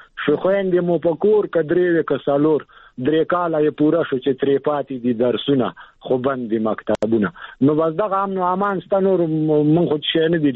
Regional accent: Afghanistan; نو دا چې موږ هم افغانان تاسو غوندې موږ خو بیخي به زیات خپه کیږو

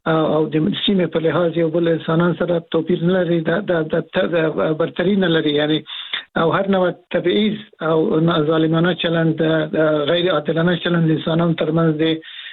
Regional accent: Afghanistan; مونږ مسلمانان یو، په افغانستان کې په دریمه دایره کې مونږ افغانان یو،

